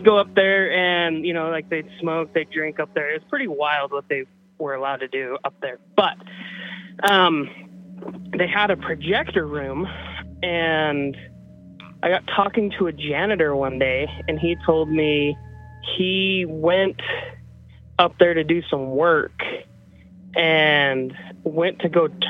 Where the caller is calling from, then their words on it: Idaho, United States; The Irish Potato from Idaho.